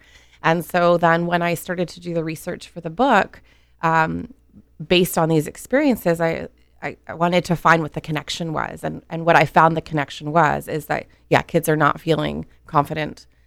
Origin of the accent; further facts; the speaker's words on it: Toronto, Ontario, Canada; I was born and raised in Toronto, which may give some people some insight, especially on the island here, because I always have to defend that I'm from Toronto.